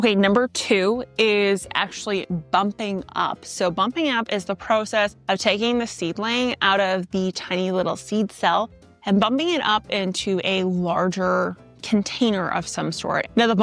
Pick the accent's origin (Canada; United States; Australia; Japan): Canada; That might be because I'm Canadian